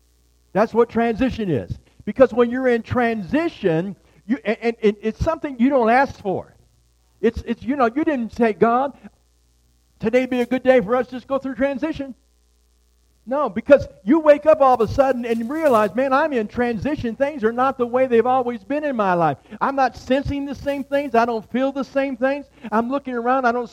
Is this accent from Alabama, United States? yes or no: no; Detroit, Michigan, United States; I grew up in Detroit area, and in when I was growing up, you could sleep out on the porch